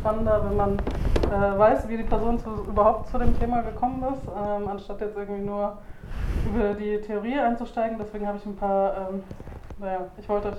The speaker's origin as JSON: {"language": "German", "town": "Munich", "region": "Bavaria", "country": "Germany", "tie": "born or raised there", "said": "also ich bin selbst sozusagen in München geboren, groß geworden. Meistens in München, in Bayern zumindest."}